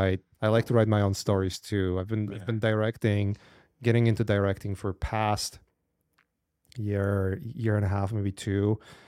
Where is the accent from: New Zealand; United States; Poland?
Poland; because I come from Poland. I was born in Poland.